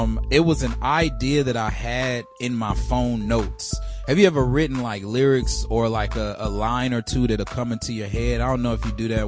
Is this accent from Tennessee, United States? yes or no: yes; Nashville, Tennessee, United States; also born or lived in Gary, Indiana; now in Bronx, United States; Right now, I'm in the Bronx, New York. I moved here in 2015, but I was raised in Nashville, Tennessee, and born in Gary, Indiana.